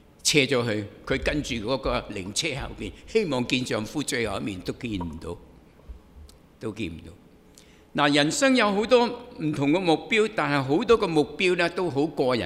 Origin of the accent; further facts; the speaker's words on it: China; 我们中国人又讲五福六福讲啲短程的目标